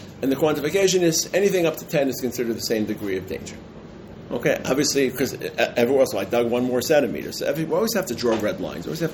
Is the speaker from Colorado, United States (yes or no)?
no; Brooklyn, New York, United States; I'm from Brooklyn.